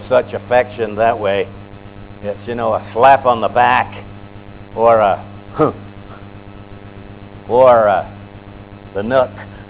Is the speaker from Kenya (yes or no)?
no; Scotland, United Kingdom; I was from Scotland, of course